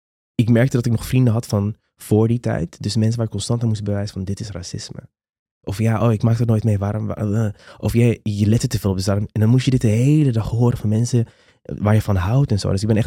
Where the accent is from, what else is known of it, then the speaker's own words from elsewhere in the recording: Curaçao; Want ik kom uit Curaçao en ik weet niet eens wat dat betekent. Ik was 28 toen. Ik ben al minstens 37.